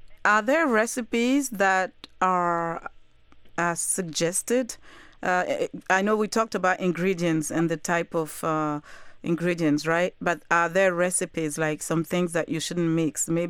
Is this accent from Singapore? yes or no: no; Côte d’Ivoire; in some places in Africa, I am from Ivory Coast, and some of the recipes are very, very spicy.